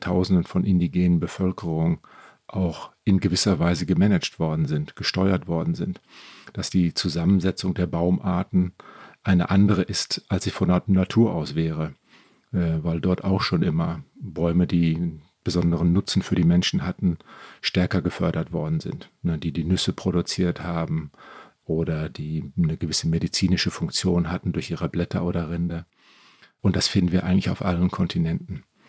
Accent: North Rhine-Westphalia, Germany; Ich bin selber Westfale, Münsterländer

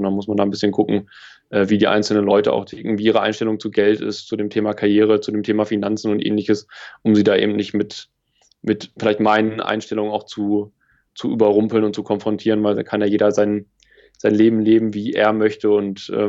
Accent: Lower Saxony, Germany; Ja, Niedersachsen ist meine Heimat. Ja. Ich komme vom Dorf hier und bin da auch glücklich, dass das so hier meine Heimat ist insgesamt.

